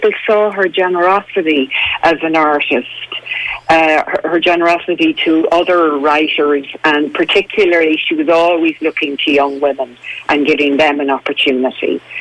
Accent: Connacht, Ireland; also born or lived in Dublin; now in Glenmalure, Ireland; I'm originally from Roscommon, but, you know, myself and Isabel, my partner, we've been living here, I think, 27 years in Glenmalure.

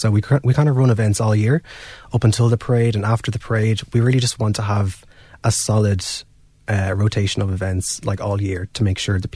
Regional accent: Wicklow, Leinster, Ireland; I grew up in Wicklow my whole life, and when you're queer growing up in a small town in Ireland

